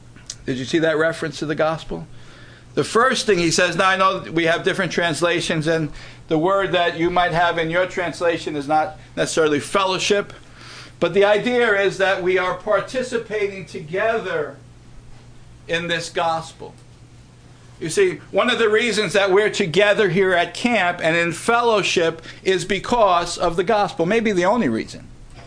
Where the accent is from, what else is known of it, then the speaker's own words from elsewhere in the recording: United States; born there; Because I thank God that I was born here in America and that God has blessed this land.